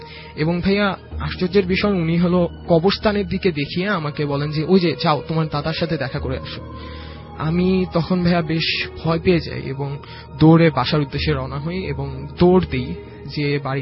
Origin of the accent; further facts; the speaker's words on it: Dhaka, Dhaka Division, Bangladesh; আমি বাংলামোটর থেকে এসেছি।